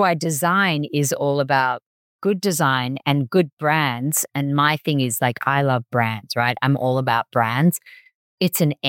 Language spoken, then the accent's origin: English; Melbourne, Victoria, Australia; We're Australian, we're from Melbourne